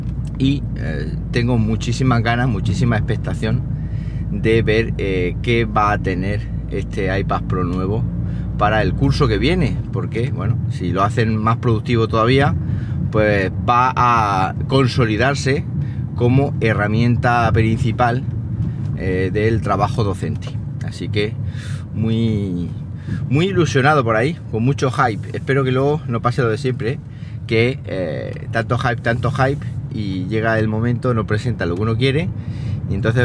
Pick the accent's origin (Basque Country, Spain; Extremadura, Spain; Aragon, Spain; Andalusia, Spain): Andalusia, Spain; Siles; es que un pueblo ahora mismo como Siles, que es mi pueblo